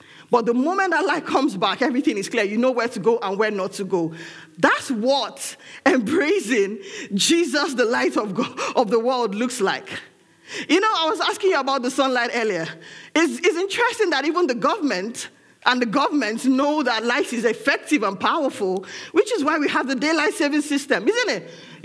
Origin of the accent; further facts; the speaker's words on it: Nigeria; it was easy to remember growing up in Nigeria.